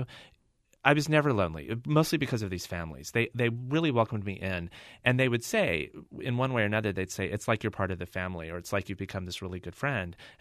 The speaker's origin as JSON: {"language": "English", "town": "Oklahoma City", "region": "Oklahoma", "country": "United States", "tie": "born or raised there", "said": "But I grew up in Oklahoma City."}